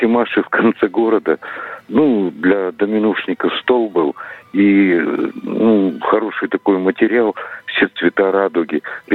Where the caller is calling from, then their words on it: Yekaterinburg, Sverdlovsk Oblast, Russia; Здравствуйте, я из Екатеринбурга